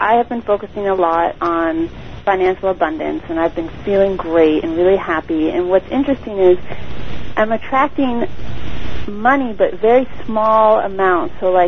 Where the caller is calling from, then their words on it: Ithaca, New York, United States; also born or lived in Brooklyn; Ithaca, New York.